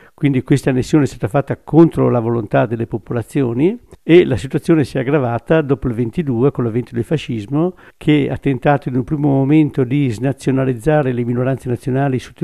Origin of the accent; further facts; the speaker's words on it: Bolzano, Trentino-Alto Adige, Italy; sono nato e cresciuto a Bolzano, sono laureato in storia a Bologna con un dottorato a Venezia, master a Ferrara e faccio lo storico contemporaneista a Bolzano.